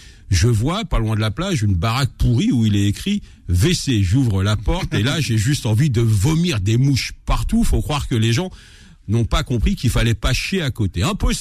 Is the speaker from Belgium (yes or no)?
no; France; Comme je viens de France